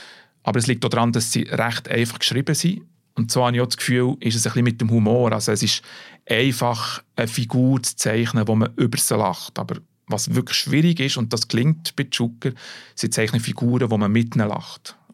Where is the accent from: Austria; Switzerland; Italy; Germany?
Switzerland; Bern; Und was mich als Berner freut, es spielt nicht nur im Wallis, sondern tatsächlich recht häufig auch in Bern.